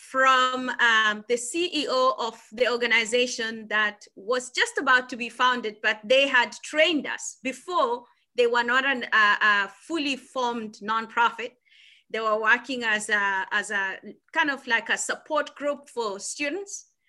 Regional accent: Kenya; moved away as an adult; also born or lived in South Africa; now in Manchester, United Kingdom; I am Kenyan, and I am born and bred in Kenya, went to school in Kenya, and in my 20s, I relocated to South Africa. And I lived and worked in South Africa until 2019, when I relocated from South Africa to the United Kingdom, where I am right now.

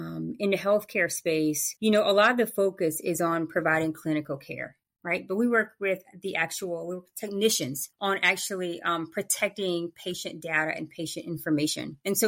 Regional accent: the South, United States; But let's see, I'm from the South, so I'm going to say both.

